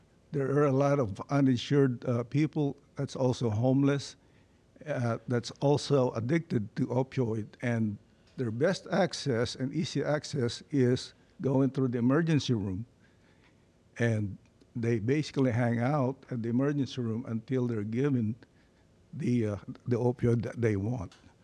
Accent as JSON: {"language": "English", "town": "Norfolk", "region": "Virginia", "country": "United States", "said": "Norfolk, Virginia."}